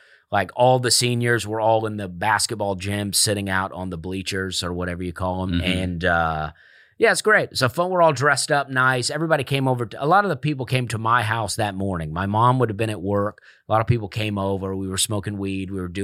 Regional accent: Opelika, Alabama, United States; I grew up in Alabama. I grew up in a town called Opelika, Alabama.

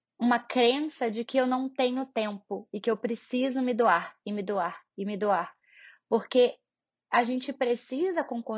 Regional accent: Rio de Janeiro, Brazil; also born or lived in New York; now in São Paulo, Brazil; Eu sou do Rio e vim morar em São Paulo.

